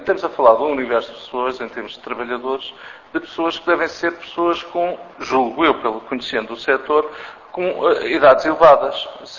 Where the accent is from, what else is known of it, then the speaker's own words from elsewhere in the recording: Lisbon, Portugal; sou daqui da região de Lisboa